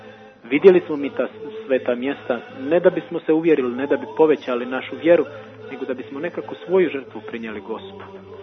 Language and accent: Serbian; Mrkonjić Grad, Republika Srpska, Bosnia & Herzegovina; vraćam se ovamo kod nas u Republiku Srpsku i dođem gore kod moji su iznad Banja Luke, 60 km Mrkonjić grad